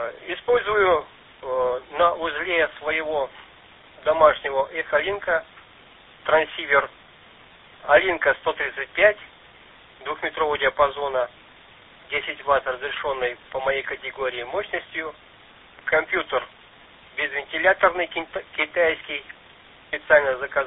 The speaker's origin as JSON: {"language": "Russian", "region": "Murmansk Oblast", "country": "Russia", "tie": "born there", "said": "Тут я и родился, на Кольском полуострове."}